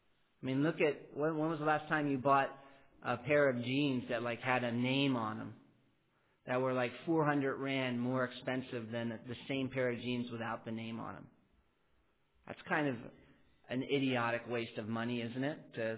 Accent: Pennsylvania, United States; Where I grew up in Pennsylvania, you certainly can love strangers

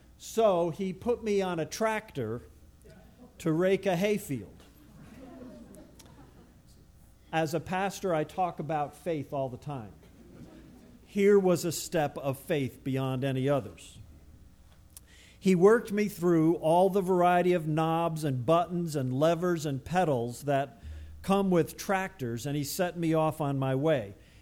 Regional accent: New York, United States; also born or lived in Theresa, United States; Many of you know that I grew up on Long Island. I was born and bred as much of a suburbanite as anybody ever could be. You may also know that prior to coming here for ministry, I lived in a very, very small town in northern New York called Theresa.

